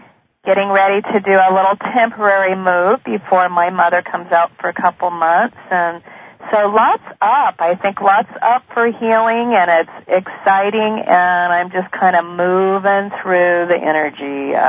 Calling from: Aptos, California, United States; I'm calling from Aptos, California.

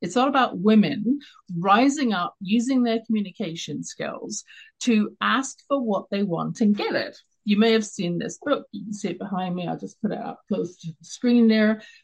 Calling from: Calgary, Alberta, Canada; I'm dialing in from Calgary, Alberta in Canada

